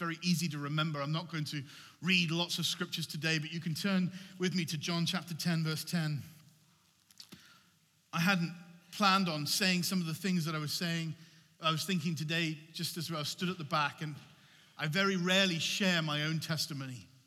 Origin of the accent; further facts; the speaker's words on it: Bath, South West England, United Kingdom; born there; I was born in Bath. I'm one of five children. I'm in the middle.